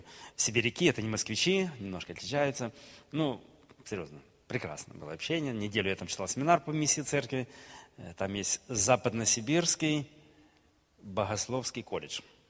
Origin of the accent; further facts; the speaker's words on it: Ukraine; Они когда увидели нас и узнали, что мы с Украины.